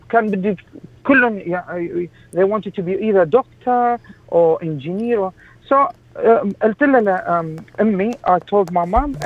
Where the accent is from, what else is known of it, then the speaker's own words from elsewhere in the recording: Iraq; moved away; فأني هذا البرنامج سويت لمن جينا من العراق. أنت تعرفين بالعراق إحنا ودخلنا حروب، حروب العراق والإيران، حروب الكويت، كان في عندنا تروما.